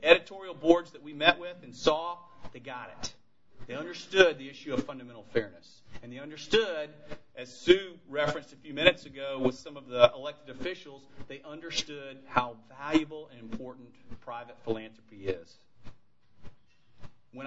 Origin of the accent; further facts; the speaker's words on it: Florida, United States; and Florida, both of whom are bellwether states. I'd urge you to choose the latter, not because it's my home state